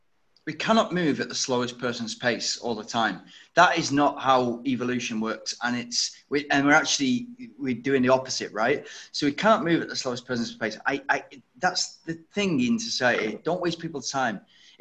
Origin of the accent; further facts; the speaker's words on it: Manchester, North West England, United Kingdom; I grew up in Manchester